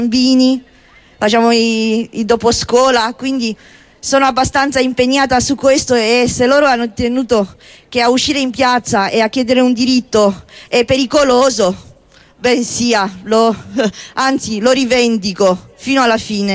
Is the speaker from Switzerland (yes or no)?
no; Romania; now in Italy; io sono una ragazza zingara, sono rumena e vivo in Italia da 10 anni